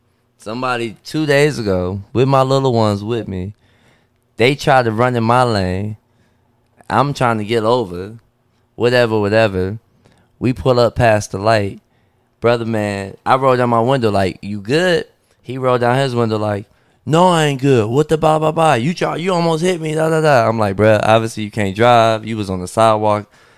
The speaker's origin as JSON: {"language": "English", "town": "Detroit", "region": "Michigan", "country": "United States", "said": "I'm like, I'm from Detroit, whatever, whatever. That's just, you know, we're very direct."}